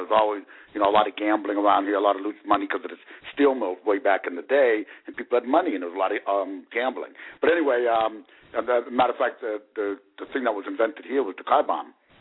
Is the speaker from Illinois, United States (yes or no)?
no; Youngstown, Ohio, United States; You know, I'm from Youngstown, is mini Chicago, guys.